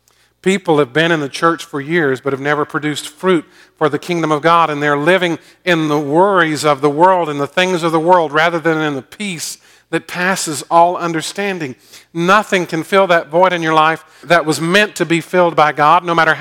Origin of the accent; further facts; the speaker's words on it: Augusta, Georgia, United States; Growing up in Augusta and having the opportunity to go to the Masters